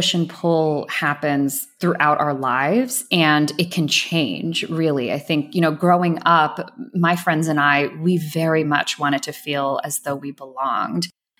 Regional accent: Georgia, United States; So I grew up in Atlanta. I grew up in a suburb right outside of Atlanta.

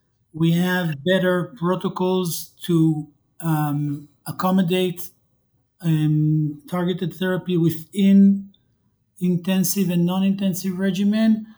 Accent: Israel; English is a second language; I'm a hematologist from Israel.

